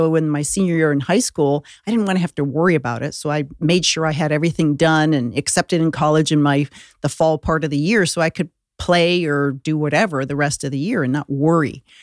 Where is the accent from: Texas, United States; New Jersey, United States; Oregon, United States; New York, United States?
New York, United States; Buffalo; Outside of Buffalo.